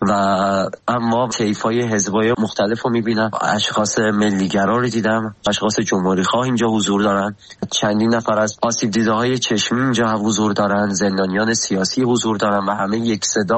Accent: Tehran, Tehran Province, Iran; born there; 25 سالمه، متولد تهرانم.

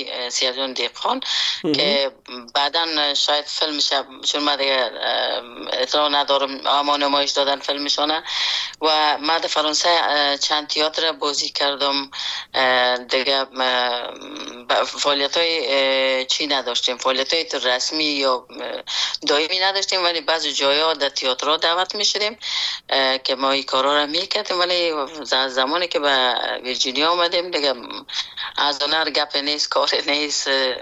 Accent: Afghanistan; همی دوستا فامیلا خود اجتماعی افغانستان که در اوج بزرگ شدیم، در اوج کار کردیم

